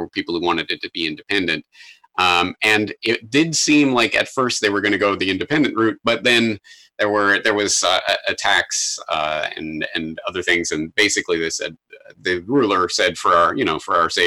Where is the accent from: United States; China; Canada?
Canada; now in Japan; as a Canadian in Japan who's writing about these things from thousands of miles away